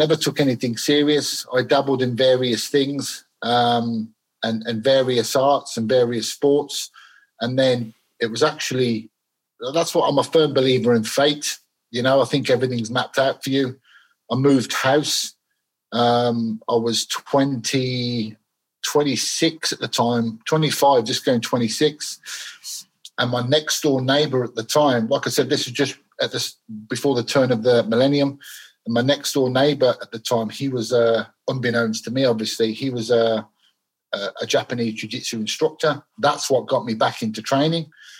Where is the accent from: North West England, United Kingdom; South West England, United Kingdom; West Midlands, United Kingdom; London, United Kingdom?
West Midlands, United Kingdom; Birmingham; also born or lived in Glasgow; I was born in Glasgow. My parents were Scottish. I lived there till I was a young boy. Lived there till I was about 9 years old, and then my mum remarried, and then I grew up in moved to Birmingham.